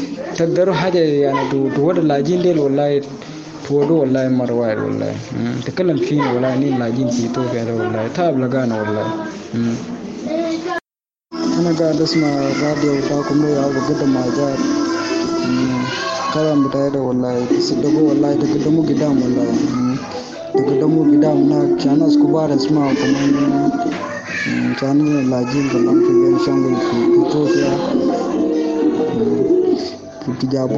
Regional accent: South Sudan; now in Ethiopia; أنا لاجي من إثيوبيا … أنا دا من ساوث السودان نينا قونا طويل في إثيوبيا

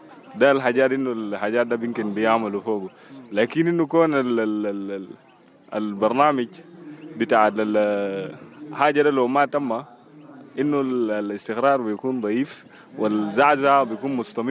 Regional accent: South Sudan; أنا كمواطن جنوبي

